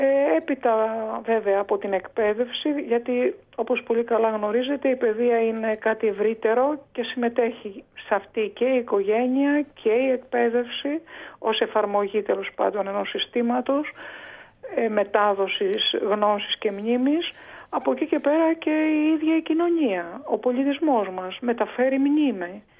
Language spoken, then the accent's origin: Greek; Amaliada, Western Greece, Greece; born or raised there